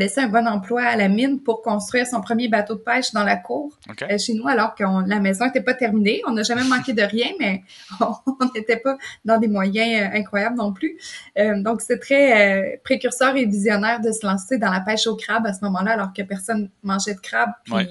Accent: Sept-Îles, Quebec, Canada; also born or lived in Havre-Saint-Pierre; Je suis née à Havre-Saint-Pierre, ensuite à Sept-Îles. Puis Sept-Îles, on allait chez ma grand-mère à Sheldrake, un autre petit village à 1 heure de route.

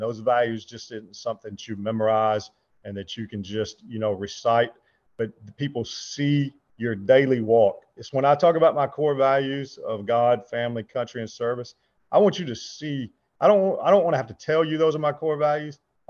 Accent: Alabama, United States; Of course, I'm from Alabama, so you know, I would say college football is my all-time favorite. But being from Alabama, we didn't have many pro teams, you know.

